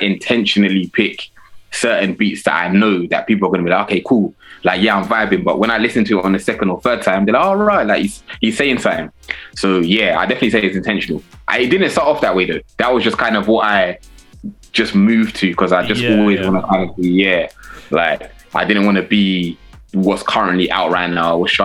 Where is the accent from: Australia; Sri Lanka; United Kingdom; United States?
United Kingdom; South East England; growing up in Kent, being one of the only few black people here.